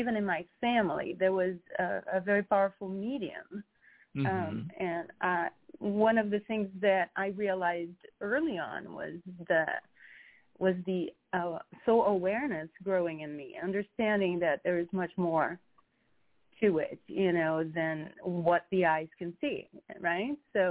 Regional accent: Rio de Janeiro, Brazil; So, yeah, growing up in Brazil was, I grew up very freely, because there was not a lot of structure. I was in, a lower middle class family and went to public school for 4 hours a day.

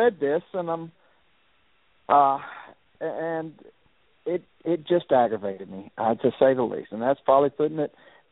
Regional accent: Alabama, United States; Well, you know, growing up in Alabama, we're an extremely conservative state, you know, mostly Republicans hold state offices

